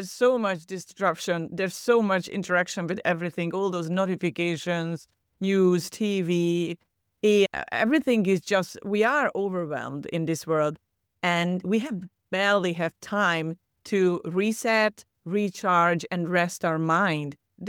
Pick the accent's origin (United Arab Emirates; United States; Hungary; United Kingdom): Hungary; now in Cyprus; So I was born and raised in Hungary in Central Europe and ended up living in Cyprus 14 years ago and counting in a beautiful Mediterranean island.